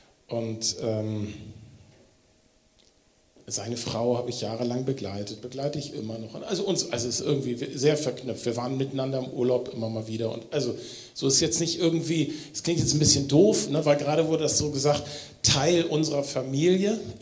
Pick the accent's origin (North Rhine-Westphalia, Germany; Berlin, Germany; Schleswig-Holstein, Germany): Schleswig-Holstein, Germany; ich komme aus Nordfriesland, ne?